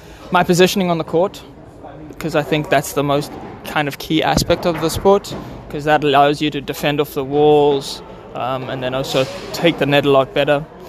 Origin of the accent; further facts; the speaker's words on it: South Africa; moved away as an adult; Yeah. Lived there until I was 18. Went to boarding school. Trained tennis a lot. I was top 20 in my country, and then kind of left